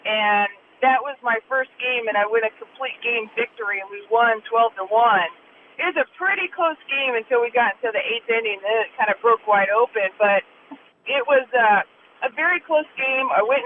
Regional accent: Duluth, Minnesota, United States; But the first game was special because I was in Duluth Superior Dukes, my hometown, my home stadium

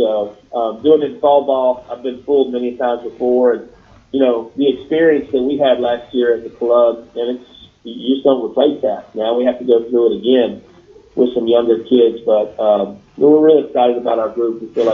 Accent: Bloomington, United States; Even though I was from Bloomington, he was down the road there, you know.

